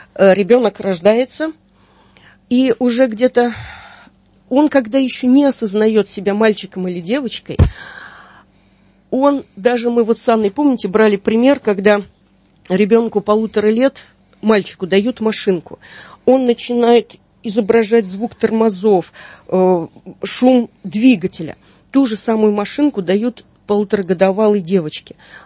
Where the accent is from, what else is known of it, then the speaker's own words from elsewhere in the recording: Russia; А потом, когда узнали, что я из России